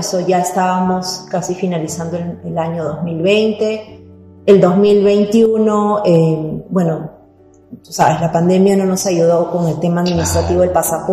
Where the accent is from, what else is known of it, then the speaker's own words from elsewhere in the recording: Peru; now in Canada; nosotros, yo soy peruana, tengo tres hijos chiquitos